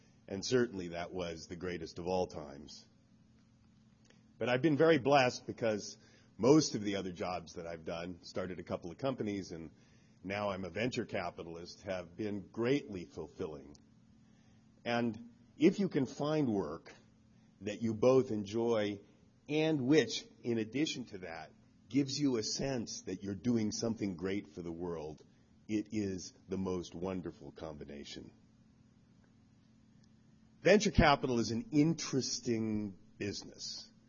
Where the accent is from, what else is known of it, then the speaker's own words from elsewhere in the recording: Berkeley, California, United States; I'm just a country boy from Berkeley. In 1965, I first went to Rishikesh and saw Maharishi, told him I was from Berkeley and that I would love to start a chapter of his movement there.